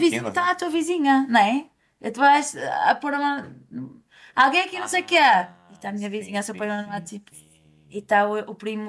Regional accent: Porto, Portugal; accent: Porto; eu falo muito rápido, muita gíria. Eu sou bem portuense, tu não sabes, mas eu tenho que estar bem cerrada aqui do Porto. Eu abro a boca, a pessoa sabe que eu sou do Porto.

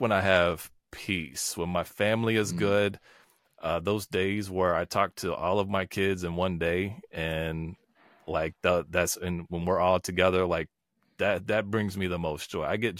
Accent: Guthrie, United States; Community wins to me is almost the epitome of my experience growing up in Guthrie.

